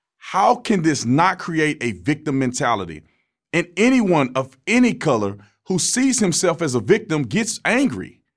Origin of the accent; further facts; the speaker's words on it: United States; I'm an American who deal with my fellow Americans one-on-one.